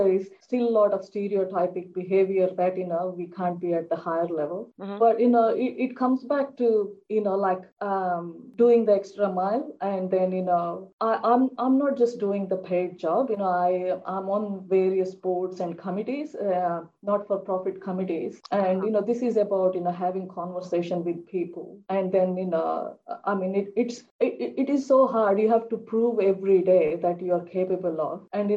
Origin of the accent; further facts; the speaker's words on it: India; English is a second language; now in Australia; as an Indian migrant woman, grew up in India, I witnessed much social disadvantage